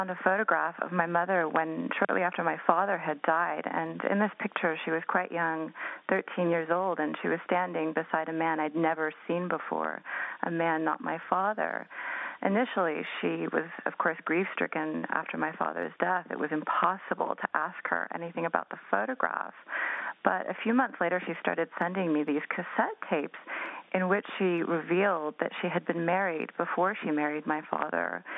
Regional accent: United States; Iran had become quite alien and unfamiliar to me, too, growing up in the United States.

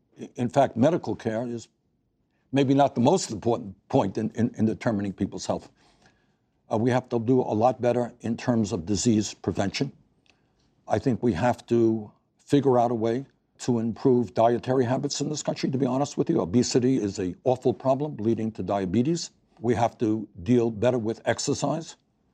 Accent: New York City, New York, United States; I was a kid growing up in New York City, I was a long distance runner.

